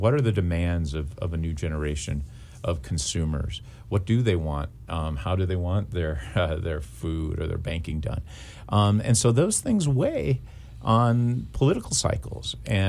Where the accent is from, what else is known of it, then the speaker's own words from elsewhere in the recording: Scranton, Pennsylvania, United States; I grew up in Scranton, coal hasn't been mined there in 80 years yet.